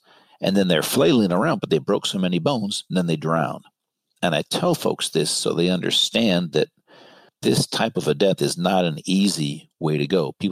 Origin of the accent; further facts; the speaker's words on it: California, United States; And I grew up in Marin. We crossed the bridge all the time.